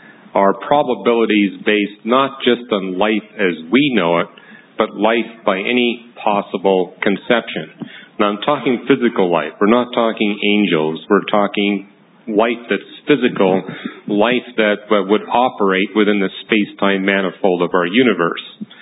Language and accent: English; Canada; I was raised in Canada, but it's kind of like Japan.